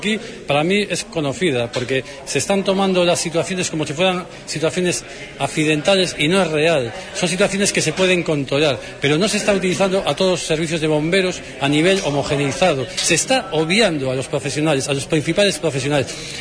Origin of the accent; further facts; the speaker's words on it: Galicia, Spain; yo estoy aquí como bombero gallego